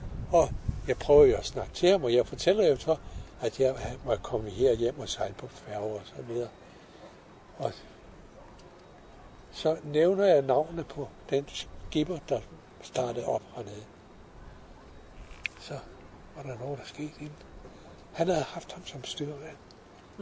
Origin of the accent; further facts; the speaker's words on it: Ejby, Zealand, Denmark; Vokset op ind ved Isefjorden her i Ejby, helt i bunden ved Isefjorden.